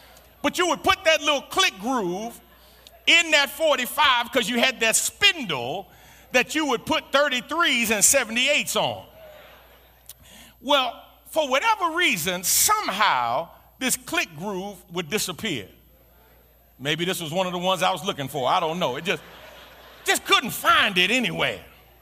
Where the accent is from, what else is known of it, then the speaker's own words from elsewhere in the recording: New York City, New York, United States; I grew up in the Jacob Riis Housing Projects, 465 East 10th Street, apartment 13H. Lower East Side of Manhattan